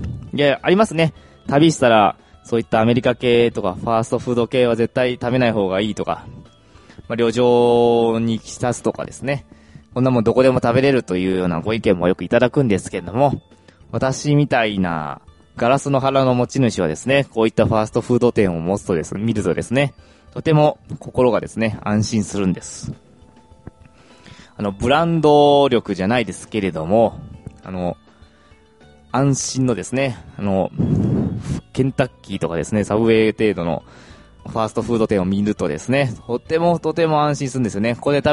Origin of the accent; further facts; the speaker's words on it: Toyohashi, Aichi, Japan; 私、地元が愛知県の豊橋市なんですけれども